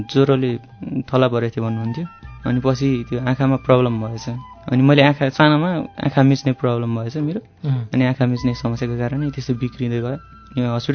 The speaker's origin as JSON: {"language": "Nepali", "region": "Bagmati", "country": "Nepal", "tie": "born or raised there", "said": "म लगभग 7-8 वर्षको हुँदा मलाई चाहिँ चितवनमा बस्ने भएको भएर भरतपुर सदरमुकाममा"}